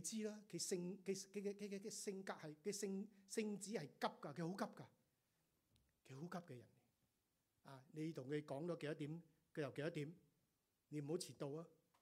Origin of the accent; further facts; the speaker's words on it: China; 哪里有人嫌钱，我们中国人，哪里有人嫌钱腥的呢？